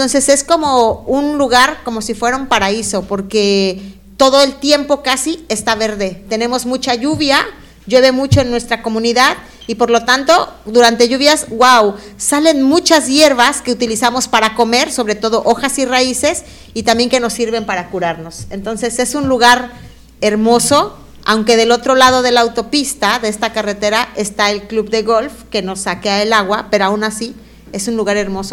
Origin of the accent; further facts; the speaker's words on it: Alpuyeca, Mexico; la comunidad nuestra, de donde yo vengo, está atravesada por un gran río, y el río se llama Colotepec. Es un río muy bonito, ¿saben? Porque mi comunidad se llama Alpuyeca, que está en lengua originaria. Nosotros somos indígenas